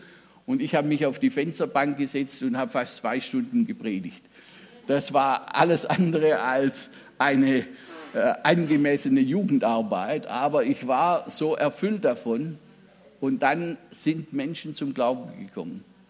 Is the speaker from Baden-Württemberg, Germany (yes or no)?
yes; Baden-Württemberg, Germany; Als ich 16 Jahre alt war, aufgewachsen so in dem Milieu des schwäbischen Pietismus